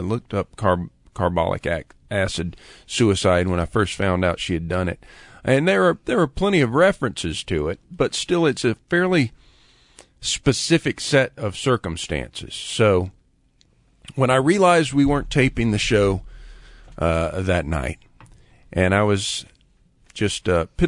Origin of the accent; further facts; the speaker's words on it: Lakeland, Florida, United States; a newspaper from Lakeland, Florida, my hometown, in the 1890s. We had some family that had already come to Lakeland by 1890